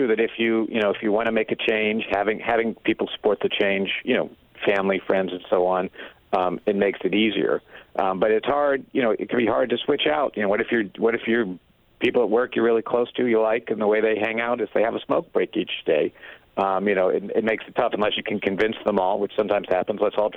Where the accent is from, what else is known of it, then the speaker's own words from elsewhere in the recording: Midwest, United States; now in California, United States; when I moved out from the Midwest to California and at the hospital at lunchtime